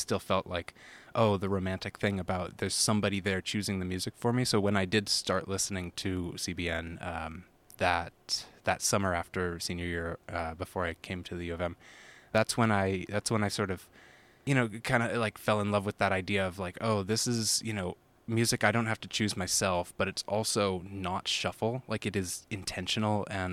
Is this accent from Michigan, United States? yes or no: yes; Ann Arbor, Michigan, United States; also born or lived in Pittsburgh; Yeah. I was born in Pittsburgh, but when we were three, I moved to Ann Arbor. So raised, certainly, not born.